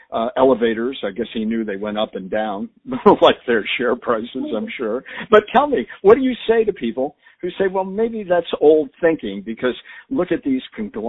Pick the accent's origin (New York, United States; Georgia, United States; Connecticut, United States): Connecticut, United States; I'll give you one in my home state of Connecticut.